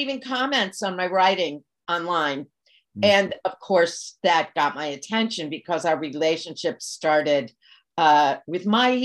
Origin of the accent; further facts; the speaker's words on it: Illinois, United States; And Roger and I grew up in Illinois in the late 1960s.